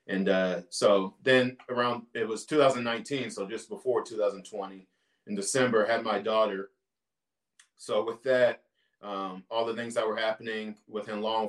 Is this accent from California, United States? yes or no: yes; California, United States; I grew up in Northern California. My family's thing was sports.